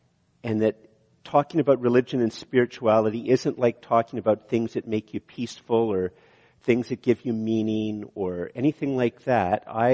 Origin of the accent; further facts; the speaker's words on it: Canada; because some of us, if we're very Canadian, will wonder why it is a bad thing